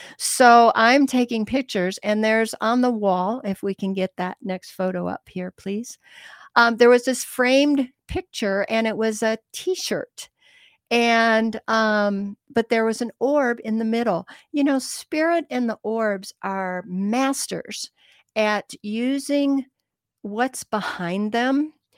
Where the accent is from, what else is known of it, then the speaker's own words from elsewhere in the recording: Michigan, United States; I'm from Michigan, so I know what he looks like.